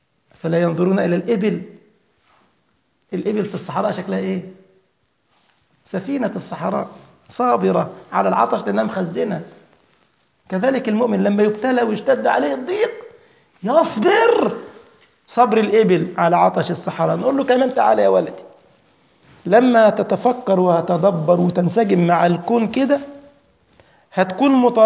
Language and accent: Arabic; Egypt; أحد الأطباء المشهورين عندنا في مصر يقول في علاج الصداع النفسي